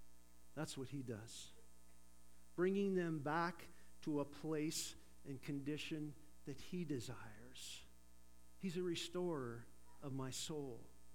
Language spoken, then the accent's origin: English; Vineland, New Jersey, United States; I remember growing up in Vineland. There's a little town not too far from here called Vineland.